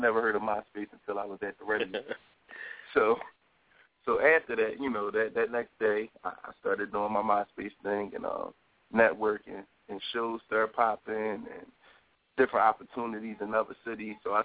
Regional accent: Philadelphia, Pennsylvania, United States; And I'm from Philadelphia. I'm from, you know, from the East Coast.

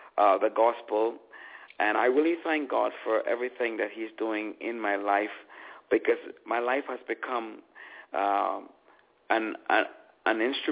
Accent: Nassau, New Providence, Bahamas; I'm from Nassau, Bahamas.

